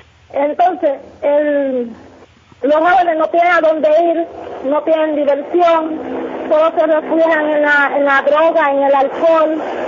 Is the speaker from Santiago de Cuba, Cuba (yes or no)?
yes; Santiago de Cuba, Cuba; yo vengo de Santiago. Allá en Santiago... hay mucha violencia todos los días, por lo menos yo soy de un barrio bajo